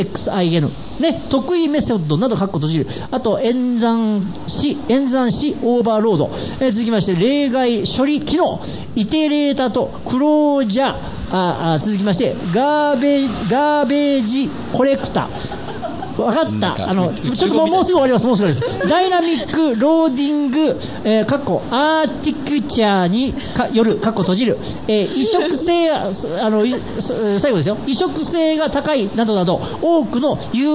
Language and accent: Japanese; Ise-Shima, Mie, Japan; 私伊勢島、三重県の伊勢島出身なんで、あ、まあ、あの辺はアゴ湾って言って真珠が取れるところなんですよ。